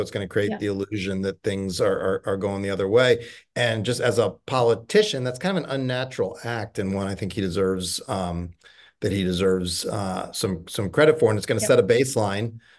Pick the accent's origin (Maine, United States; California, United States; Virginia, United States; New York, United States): Virginia, United States; I mean, I'm from Virginia. I was educated in the public schools through graduate school.